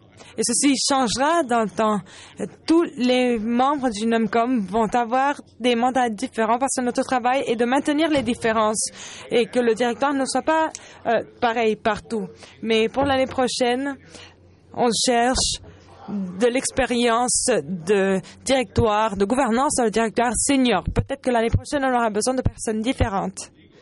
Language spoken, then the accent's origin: French; Canada; Je suis canadien.